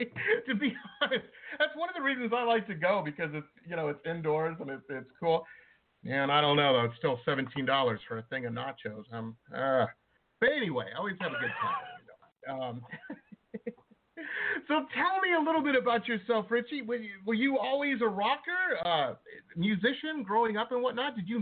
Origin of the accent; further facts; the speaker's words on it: Detroit, Michigan, United States; I grew up in Metro Detroit, and people are always like, oh, wasn't Detroit?